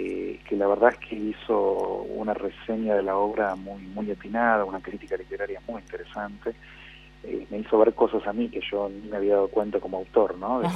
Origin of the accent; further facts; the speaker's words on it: Argentina; como soy judío, también el tema del holocausto era un tema que no me era ajeno, como, bueno, argentino en este caso